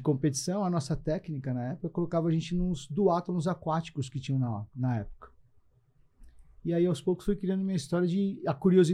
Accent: São Paulo, Brazil; Cara, sou paulistano da Gema. Né? Nasci em São Paulo

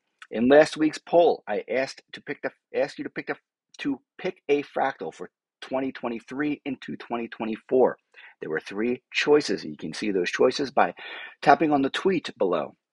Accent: United States; I don't know how to speak English because I'm from America, but I speak English.

